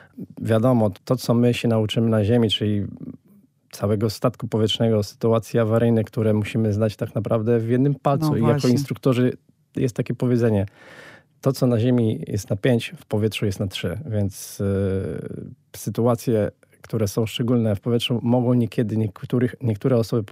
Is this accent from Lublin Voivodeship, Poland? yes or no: yes; Dęblin, Lublin Voivodeship, Poland; Ja pochodzę z Dęblina, więc lotnictwo...